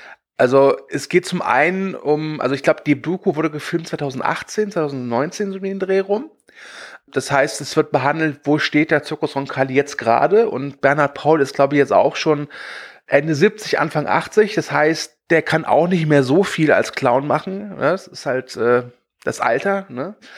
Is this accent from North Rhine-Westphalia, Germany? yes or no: yes; Cologne, North Rhine-Westphalia, Germany; Ich komme aus dem Kölner Raum.